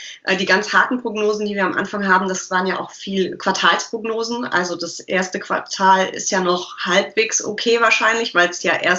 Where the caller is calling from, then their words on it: Düsseldorf, North Rhine-Westphalia, Germany; Aus Düsseldorf, aus meinem Arbeitszimmer vor der frisch aufgeräumten Bücherwand.